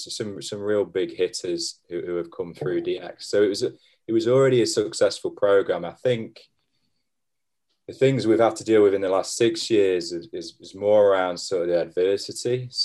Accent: Nottingham, East Midlands, United Kingdom; I grew up in Nottingham. I still live in Nottingham, which is literally 15 miles down the road from Derby.

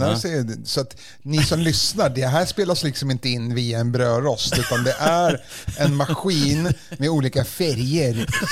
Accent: Stockholm, Stockholm County, Sweden; jag är uppvuxen i Hagsätra, Rågsved.

